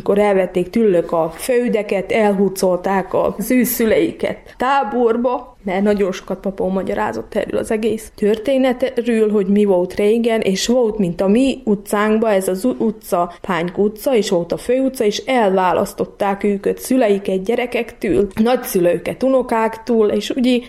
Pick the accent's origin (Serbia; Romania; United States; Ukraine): Ukraine; Zakarpattia Oblast; Nem kell a kisebbséget lenézni, mert Kárpátalja, mint magyarok voltunk, magyarok leszünk